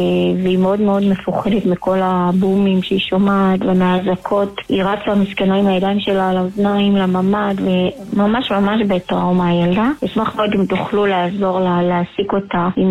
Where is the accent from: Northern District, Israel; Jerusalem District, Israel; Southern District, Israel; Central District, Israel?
Southern District, Israel; Ashkelon; שלום, אנחנו מאשקלון, יש לי 6 בנות